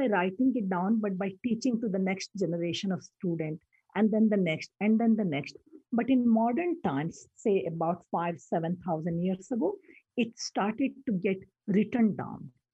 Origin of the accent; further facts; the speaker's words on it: India; So what I saw growing up in India, actually not in a tiny village, I was in an industrialized township, growing in a city which had, you know, universities, colleges, medical schools, hospitals, running water, electricity, you know, all the modern comforts.